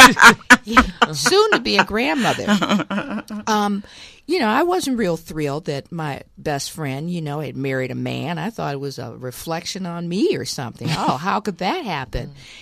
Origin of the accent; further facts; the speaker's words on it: Iowa, United States; And I'm originally from Iowa.